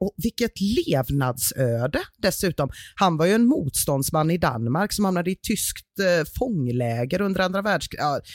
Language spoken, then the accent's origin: Swedish; Gothenburg, Västra Götaland County, Sweden; det är kanske mer någonting som vi göteborgare har med oss.